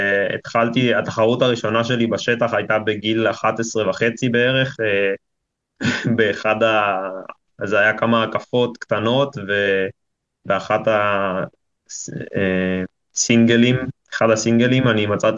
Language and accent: Hebrew; Modiin, Central District, Israel; הייתי בטניס, בחוג טניס במודיעין, גדלתי במודיעין.